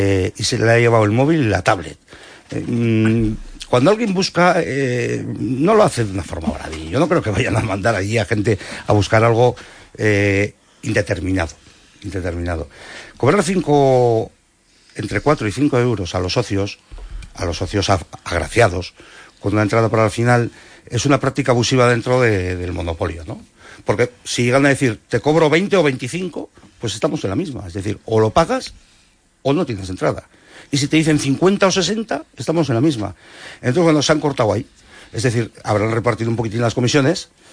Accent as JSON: {"language": "Spanish", "region": "Basque Country", "country": "Spain", "said": "en nombre de todos los afectados que somos ciudadanos vascos"}